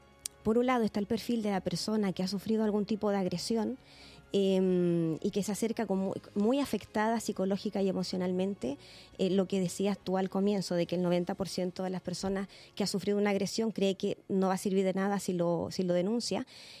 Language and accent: Spanish; Chile; yo soy de Chile